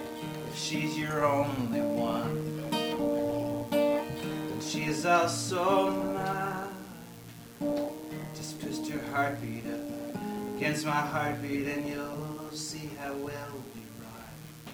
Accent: Moscow, Idaho, United States; I grew up in Moscow, Idaho, and typically, when you're not so surrounded by people from Minnesota, you can make better redneck jokes

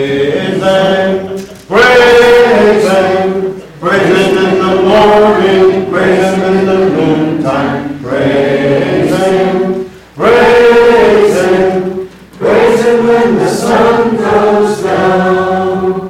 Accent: Haiti; today, you will hear my childhood life story growing up in Haiti.

